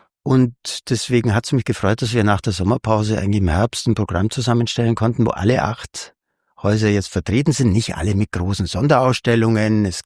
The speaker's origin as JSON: {"language": "German", "town": "Augsburg", "region": "Bavaria", "country": "Germany", "tie": "born or raised there", "said": "habe das in Augsburg studiert, wo auch meine Heimat ist."}